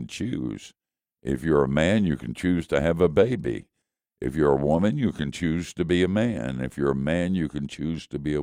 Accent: Asheville, North Carolina, United States; I was a part of a Bible study with a lady in my hometown, which is Asheville, North Carolina.

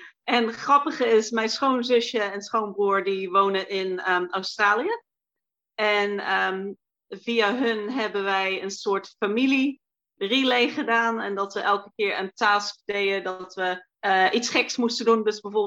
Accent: Netherlands; Ik ben Nederlands

